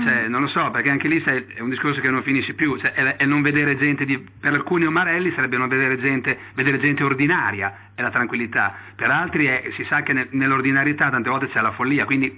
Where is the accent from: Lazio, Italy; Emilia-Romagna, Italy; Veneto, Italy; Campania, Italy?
Emilia-Romagna, Italy; Bologna; almeno questa è la mia esperienza da bolognese